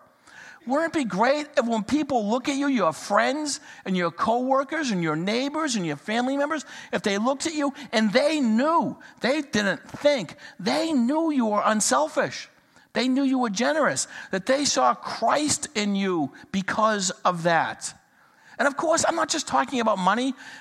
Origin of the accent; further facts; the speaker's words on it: United States; when someone comes up and tells you, you don't get it as an American, we are blessed.